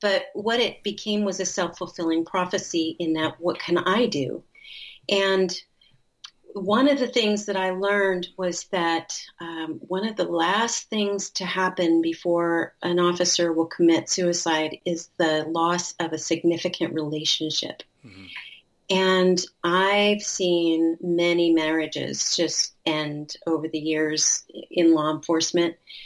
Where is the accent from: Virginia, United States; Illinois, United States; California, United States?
California, United States; Chico; I grew up in Chico, which is Northern California. So it was a small town at the time. It's a lot bigger now, but we headed down to LA for our first 5 years.